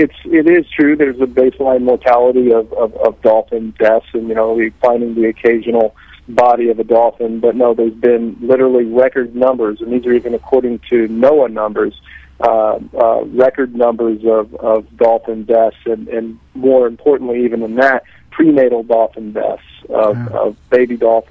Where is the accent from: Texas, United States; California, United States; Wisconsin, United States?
Texas, United States; Houston; Well, I'm from Houston originally, and I spent some of my favorite times in childhood down in Galveston in the Gulf of Mexico fishing and playing on the beach and that kind of thing